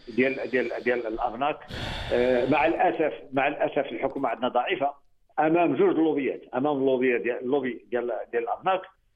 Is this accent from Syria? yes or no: no; Morocco; واحد المثل قديم عندنا في المغرب